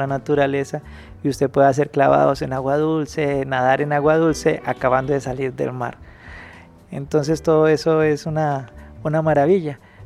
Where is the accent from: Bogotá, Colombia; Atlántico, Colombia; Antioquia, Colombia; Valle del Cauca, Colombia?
Valle del Cauca, Colombia; Buenaventura; cuando a mí me muestran atardeceres hermosos de otros lados y veo las fotos y los comparo con los de mi tierra, me doy cuenta de que tengo todo allí